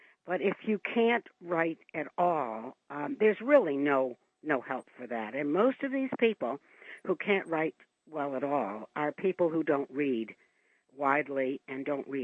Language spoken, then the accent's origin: English; Connecticut, United States; now in Canada; Yes, I come from Connecticut.